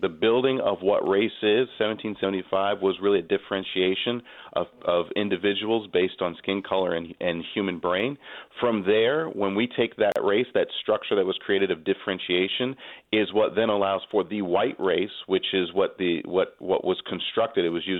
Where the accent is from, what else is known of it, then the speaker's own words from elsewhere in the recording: Presque Isle, Maine, United States; because I'm from Presque Isle, I've experienced the same things that these young girls have felt.